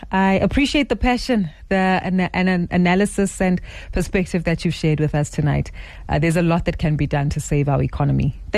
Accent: South Africa; What do we need to be mindful of, especially as South African households and individuals who take purchasing decisions within our local environments and communities?

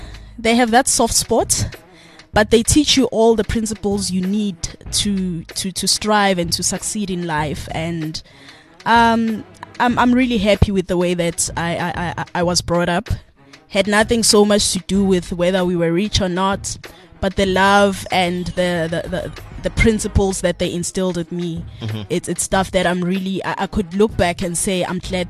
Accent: Johannesburg, Gauteng, South Africa; also born or lived in KwaZulu-Natal; I was born in the KZN in a place called Nyanyatu. However, I grew up here in Joburg. Did my schooling here, primary, high school, little bit of post matric education

